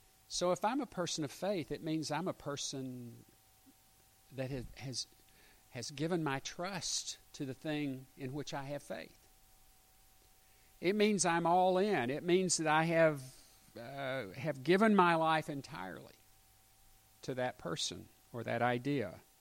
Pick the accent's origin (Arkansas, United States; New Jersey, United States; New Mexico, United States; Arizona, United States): Arkansas, United States; Little Rock; I grew up in a very mobile family. We grew up in Little Rock. I mean, all but about 3 years of 18, I was there.